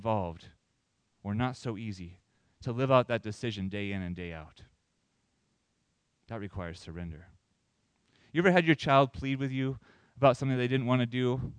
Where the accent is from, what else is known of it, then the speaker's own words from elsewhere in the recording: Florida, United States; Okay, now, I loved the water. I grew up in Florida. I loved to be at the beach.